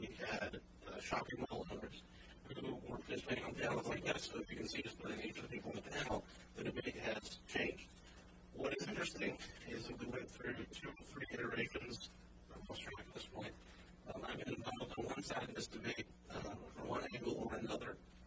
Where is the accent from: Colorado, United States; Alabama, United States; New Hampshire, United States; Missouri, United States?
Missouri, United States; St. Louis; the law firm from my hometown, St. Louis, Missouri.